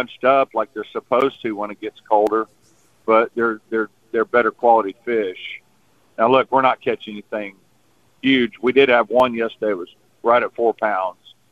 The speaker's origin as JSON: {"language": "English", "region": "Texas", "country": "United States", "said": "So, yeah, I'm from Texas."}